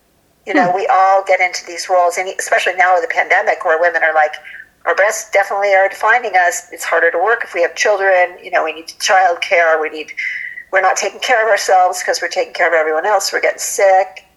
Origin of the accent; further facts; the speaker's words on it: Ohio, United States; And all my friends from high school, I grew up in Ohio.